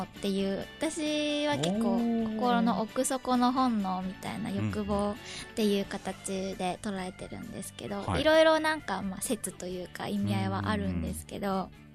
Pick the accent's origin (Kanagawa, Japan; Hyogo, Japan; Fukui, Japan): Fukui, Japan; now in Tokyo, Japan; 福井県から、出てきまして、今上京して3年4年くらいかな、